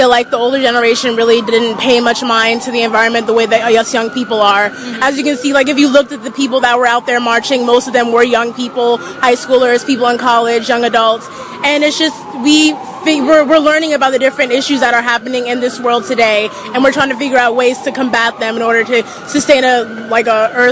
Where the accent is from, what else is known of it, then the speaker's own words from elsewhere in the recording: Burtonsville, Maryland, United States; now in Atlanta, United States; I'm from Maryland, but I attend Spelman College in Atlanta.